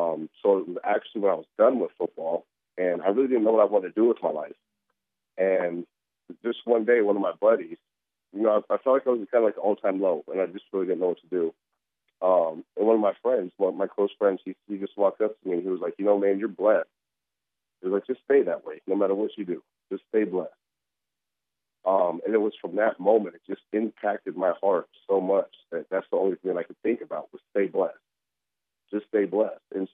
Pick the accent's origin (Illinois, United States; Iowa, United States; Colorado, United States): Colorado, United States; Colorado Springs; Originally, Colorado Springs, Colorado. My dad was military, so I actually had the privilege to move around a lot, but Colorado Springs was the base of where I spent most of my time.